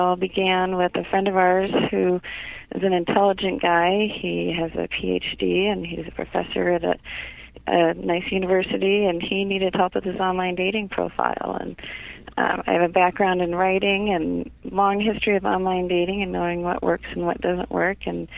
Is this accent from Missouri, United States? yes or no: yes; St. Louis, Missouri, United States; now in Omaha, United States; I'm from St. Louis, go-karts.